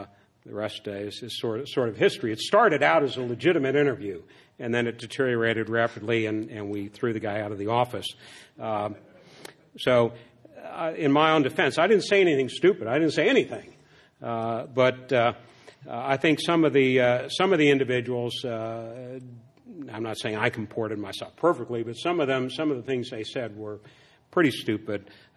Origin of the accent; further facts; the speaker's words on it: Georgia, United States; If in Georgia, for example, in my home state